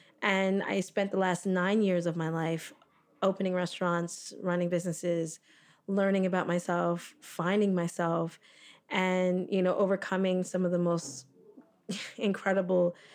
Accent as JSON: {"language": "English", "region": "Florida", "country": "United States", "tie": "born or raised there", "also_born_or_lived": "Toronto, Canada", "said": "growing up, you know, I grew up in South Florida, but people would say, well, where are you from? And I'd say Canada."}